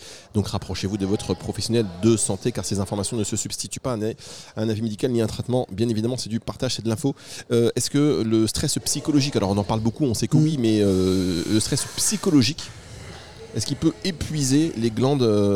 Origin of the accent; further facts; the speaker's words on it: Hauts-de-France, France; Alors moi je suis du Nord, donc déjà le jeûne c'est hyper compliqué à dire